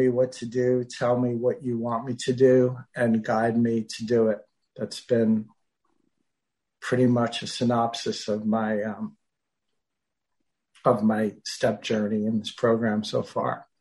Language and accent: English; New York City, New York, United States; I grew up in New York City, as you may be able to tell, in a pretty large flat, for those across the pond. And went to high school, college, everything in Manhattan.